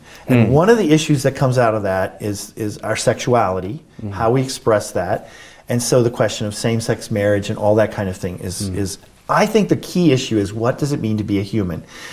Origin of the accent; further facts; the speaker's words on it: United States; I'll speak of that because I'm an American, in the American setting, for so many of us Christians